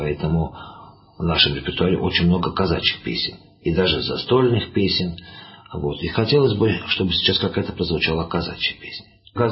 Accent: Grozny, Chechnya, Russia; moved away as an adult; now in Moscow, Russia; Я сам родом с Северного Кавказа, из города Грозного. Там я и музыкальное училище закончил. А затем вот приехал в Москву, институт культуры.

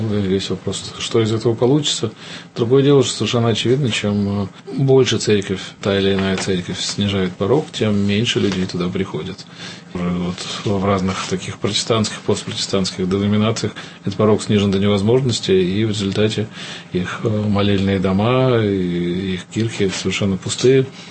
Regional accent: Moscow, Russia; я родился в России, вырос в России, и тут мое место.

